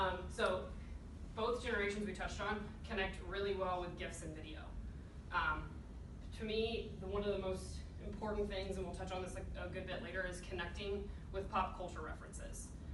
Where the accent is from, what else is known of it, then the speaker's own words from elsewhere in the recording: Atlanta, Georgia, United States; I'm from Atlanta, so it's been a rough go at things.